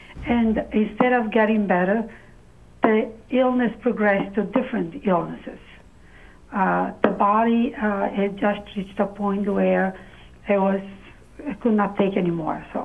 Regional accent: Orby, Pennsylvania, United States; I'm from Pennsylvania.

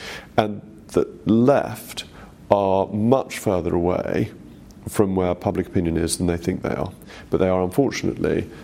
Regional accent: England, United Kingdom; some people are quite surprised that somebody who appears to be as English as I am isn't an Anglican

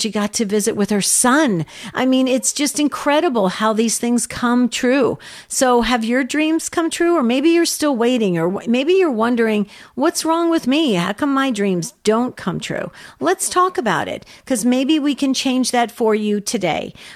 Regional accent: New Jersey, United States; also born or lived in Arizona; I was raised in New Jersey. After 9/11 happened, I was in Arizona for many years, and I had to go back to Ground Zero.

